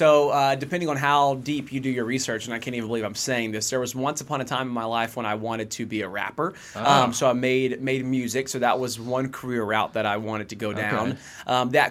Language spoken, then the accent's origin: English; Warner Robins, Georgia, United States; Well, I am from Warner Robins, Georgia, which is about 2 hours south of here, so very small town